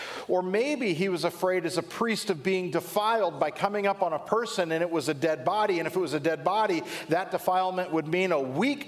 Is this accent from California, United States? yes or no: yes; Long Beach, California, United States; we had a conference out in California back where I grew up in Long Beach